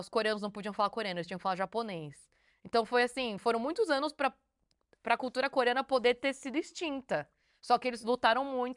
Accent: Brazil; É que a gente é do Brasil.

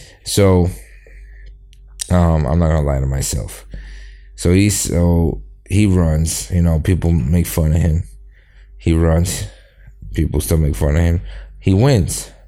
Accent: New York, United States; but I grew up in New York and I thought I was a Democrat.

